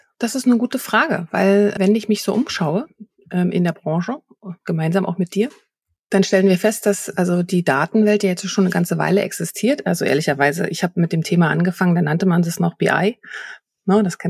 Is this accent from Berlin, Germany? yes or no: yes; Berlin, Germany; Ich komme aus Berlin, weißt du? In Berlin sind wir das gewohnt.